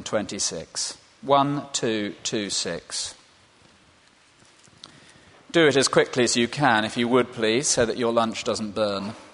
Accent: South West England, United Kingdom; growing up in the West Country, of course, we had a huge number of storms.

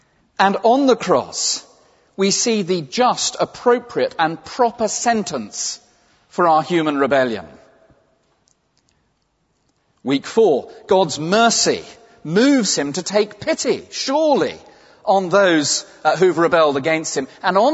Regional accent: England, United Kingdom; because I'm English and it would embarrass me too much

